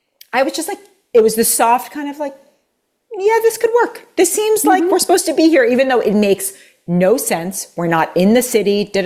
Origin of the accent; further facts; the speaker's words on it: New York City, New York, United States; Well, I grew up in New York City.